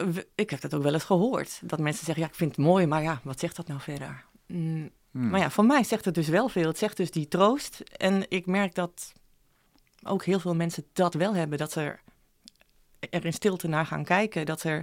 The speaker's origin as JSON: {"language": "Dutch", "region": "Friesland", "country": "Netherlands", "tie": "born or raised there", "said": "Ik moet dan misschien toch even vertellen wat ik ben in Friesland opgegroeid. Aan de IJsselmeerkust, aan het klif."}